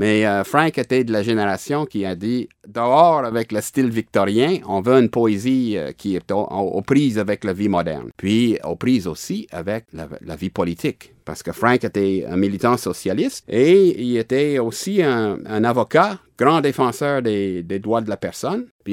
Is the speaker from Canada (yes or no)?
yes; Ottawa, Ontario, Canada; also born or lived in Quebec City; J'ai grandi à Ottawa, mais je me suis installé comme journaliste dans le quartier Saint-Jean-Baptiste en 1969.